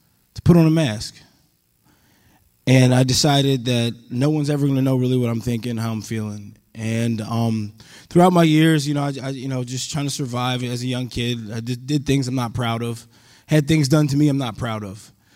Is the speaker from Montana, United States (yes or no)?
no; Harrisburg, Pennsylvania, United States; I'm 34 years old. I'm from Harrisburg, Pennsylvania.